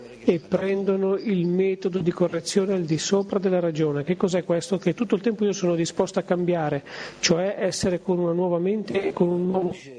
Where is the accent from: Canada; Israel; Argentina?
Israel; Tel Aviv, Tel Aviv District; Io vengo da Tel Aviv, lavoro in Tel Aviv.